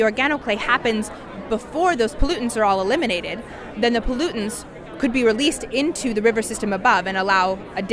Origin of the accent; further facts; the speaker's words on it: Portland, Oregon, United States; I'm from Portland, Oregon, and I go to Oregon Episcopal School in Portland.